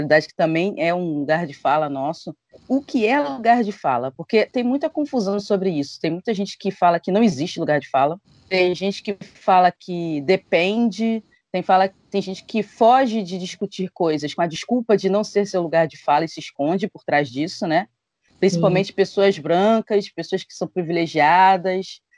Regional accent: Rio de Janeiro, Brazil; E sou de uma capital também, nascida e criada no Rio de Janeiro.

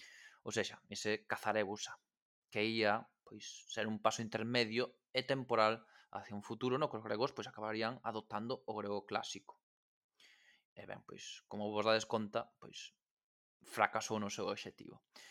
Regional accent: Galicia, Spain; Nos que somos galegos, máis ou menos, xa sabemos por onde vai isto.

